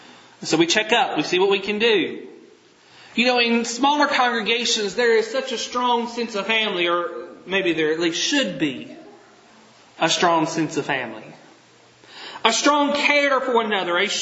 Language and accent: English; Tennessee, United States; Growing up in West Tennessee, it's not uncommon for at least half your congregation to have a 30-minute drive or more to the church building because of how spread out congregations are.